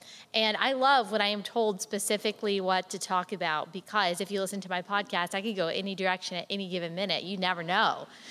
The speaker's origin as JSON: {"language": "English", "town": "Dallas", "region": "Texas", "country": "United States", "tie": "born or raised there", "said": "I grew up in Dallas, Texas. My parents came from small town Arkansas. They really came from nothing."}